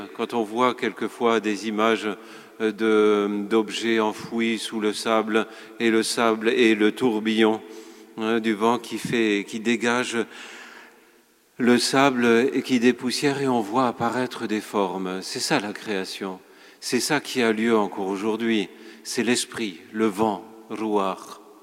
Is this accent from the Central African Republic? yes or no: no; Grand Est, France; born there; Moi, je suis né en Moselle.